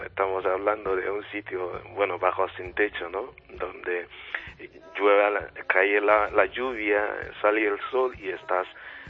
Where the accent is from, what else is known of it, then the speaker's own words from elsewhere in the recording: Nigeria; Spanish is a second language; moved away; Pues precisamente salí de Nigeria en el año 1997 aproximadamente, a finales de este año